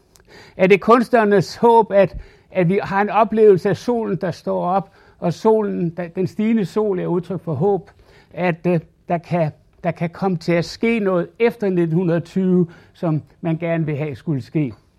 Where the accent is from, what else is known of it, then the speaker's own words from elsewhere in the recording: Capital Region of Denmark, Denmark; jeg er blevet spurgt, om jeg er sønderjyder, og det er jeg ikke. Jeg er bornholmer.